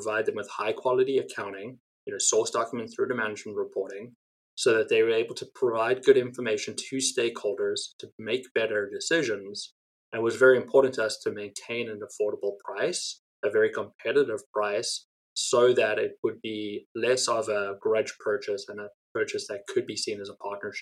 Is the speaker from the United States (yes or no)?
no; South Africa; my home country of South Africa